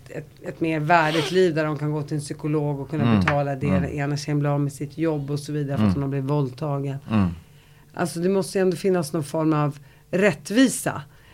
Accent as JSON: {"language": "Swedish", "country": "Sweden", "tie": "born or raised there", "said": "Men när jag växte upp i Sverige"}